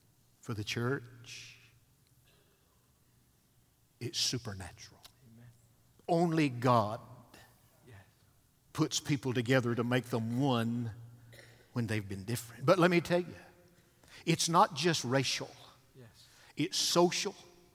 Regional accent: Pisgah, Alabama, United States; I grew up on a mountain 40 miles long, 20 miles wide. No person of color lived on that mountain.

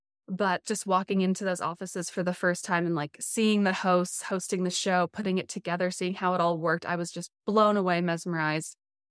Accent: Colorado, United States; also born or lived in Los Angeles; Colorado, lived in Los Angeles for 9+ years, and now travel around nomadically with my fiance. And yeah, growing up in Colorado, I was very shy girl, oldest daughter in the family.

